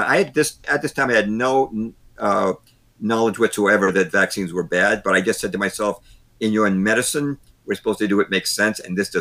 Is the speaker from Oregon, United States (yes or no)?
no; Wellesley, Massachusetts, United States; Believe it or not, I was the poster boy in my hometown at the time of Wellesley, Massachusetts.